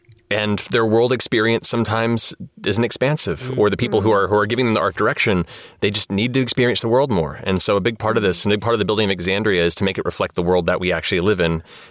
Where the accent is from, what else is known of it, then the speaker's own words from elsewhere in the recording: United States; I've grew up with my subconscious biases just from growing up in American society